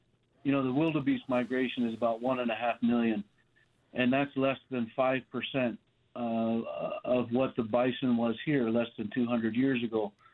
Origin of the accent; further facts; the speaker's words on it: Wyoming, United States; Well, I grew up on the Wind River Reservation with a biologist's father and spent a good deal of my upbringing hunting and fishing and camping, spending time outdoors.